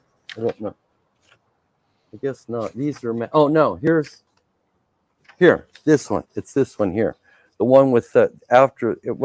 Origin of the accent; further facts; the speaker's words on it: Ontario, Oregon, United States; I worked at a newspaper office in my hometown, Ontario, Oregon.